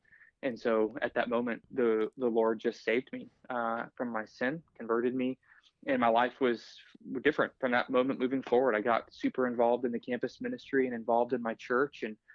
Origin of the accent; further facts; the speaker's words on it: Littleton, Colorado, United States; Yeah, so I grew up in just outside of Denver in a place called Littleton, Colorado, in a home where I didn't know Jesus.